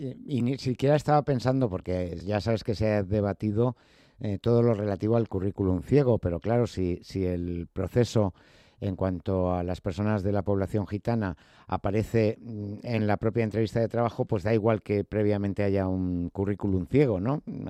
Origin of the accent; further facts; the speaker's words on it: Madrid, Community of Madrid, Spain; Yo soy de Vicálvaro y no me avergüenzo a decirlo